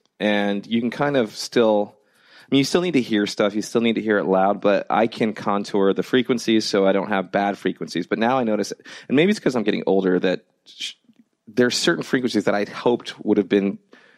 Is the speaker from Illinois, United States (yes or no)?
yes; Springfield, Illinois, United States; I'm from Illinois, Springfield, Illinois.